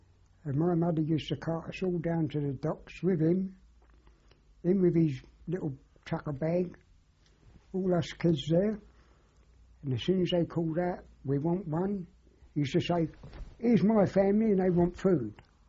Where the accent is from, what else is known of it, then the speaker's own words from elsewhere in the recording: Shadwell, London, United Kingdom; Well, I was in Shadville then, when all this, because I was little. I was born in the Limehouse maternity home there.